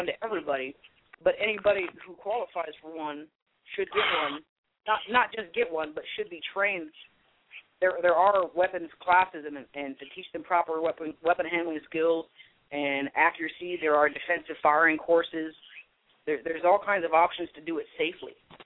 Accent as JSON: {"language": "English", "town": "Houston", "region": "Texas", "country": "United States", "tie": "born or raised there", "said": "I grew up in Houston, okay? Fairly populous, metropolitan city"}